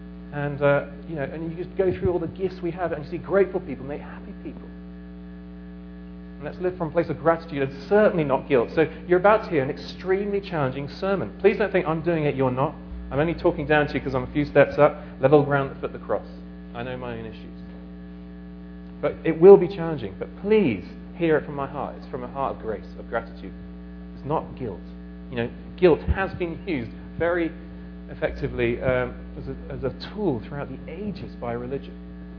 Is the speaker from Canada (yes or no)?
no; England, United Kingdom; I talked to you as an Englishman, you know, and our national pastime, isn't it, Steve?